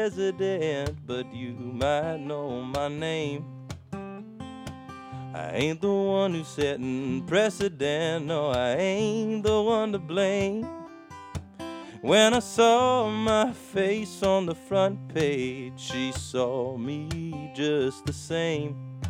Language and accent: English; United States; my role as a American white male